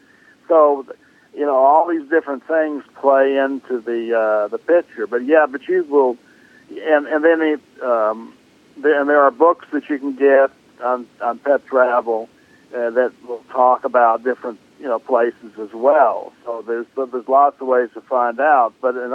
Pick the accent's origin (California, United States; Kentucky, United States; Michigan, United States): Kentucky, United States; I know here in my home state of Kentucky, we have, dogs are allowed at the outdoor areas in most restaurants.